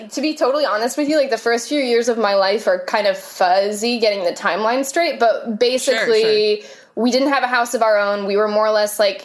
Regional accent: New Jersey, United States; born there; So that's the only reason I was born in New Jersey. Like, we weren't living there or anything.

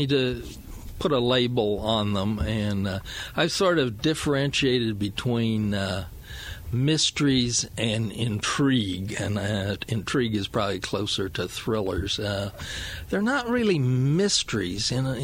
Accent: Pleasantville, Iowa, United States; Well, back far enough, Pleasantville. Grew up in the that area and graduated from high school there. Went to the University of Iowa for 8 years until my father said I needed to get a job.

